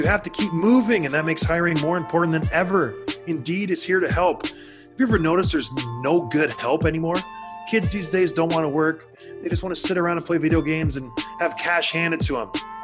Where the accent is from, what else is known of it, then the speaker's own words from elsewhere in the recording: Traverse City, Michigan, United States; I went back to my hometown in Traverse City, Michigan